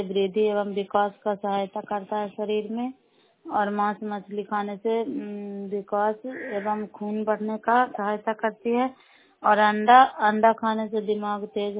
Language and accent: Hindi; Nalanda, Bihar, India; नालंदा जिला कराबा ब्लॉक के निवासी हूँ।